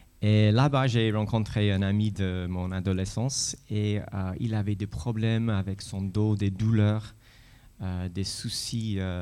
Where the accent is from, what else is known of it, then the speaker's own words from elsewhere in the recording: Jersey; French is a second language; Je suis britannique, je viens de l'île de Jersey.